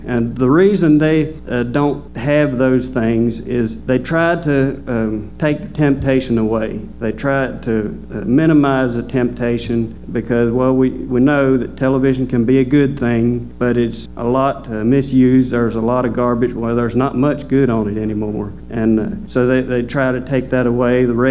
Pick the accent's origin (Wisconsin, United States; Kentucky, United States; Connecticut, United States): Kentucky, United States; Columbia; also born or lived in Delaware; I was born in Delaware, and I think I was 6 when we moved to Columbia, Kentucky, and then about 10 years ago we moved over here. But growing up in Delaware, it's really a fast-growing.